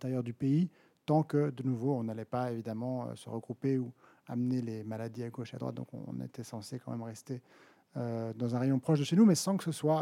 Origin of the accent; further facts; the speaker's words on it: Geneva, Switzerland; born there; comme je suis né à Genève, que j'habite à Genève, Genève pour moi c'est ma réalité